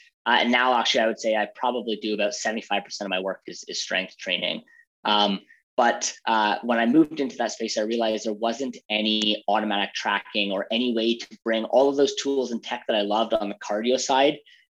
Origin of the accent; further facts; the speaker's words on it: Ontario, Canada; So I actually grew up, I'm from Toronto, Ontario. So I grew up actually a couple hours north of there in a very small town.